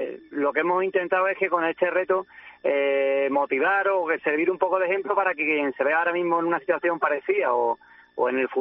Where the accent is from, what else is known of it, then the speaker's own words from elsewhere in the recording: Ubrique, Andalusia, Spain; moved away as an adult; now in Alpandeire, Spain; Pues yo soy natural de Ubrique, pero vivo en Alpandaire desde hace ya más de 20 años